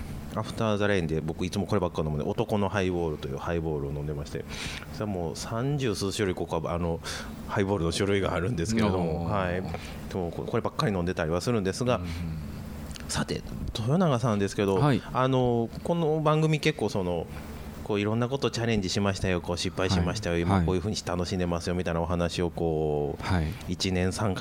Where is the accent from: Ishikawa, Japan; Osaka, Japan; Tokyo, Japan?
Osaka, Japan; 僕らの年代、日常的に、まあ、僕ら特に大阪出身ですから。